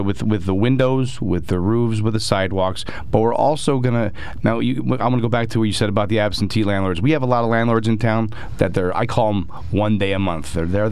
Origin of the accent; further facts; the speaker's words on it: Shamokin, Pennsylvania, United States; me, I'm a transplant from Shamokin, but I love this town.